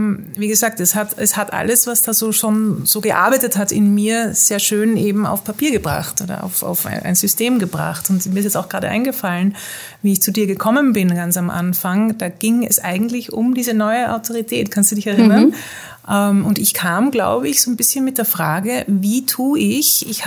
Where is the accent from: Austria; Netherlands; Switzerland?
Netherlands; moved away; also born or lived in Mexico; ich bin in Holland aufgewachsen mit österreichischen Eltern und bin aus lauter nicht mehr auskennen, wer ich eigentlich bin, dann mal nach Mexiko ausgewandert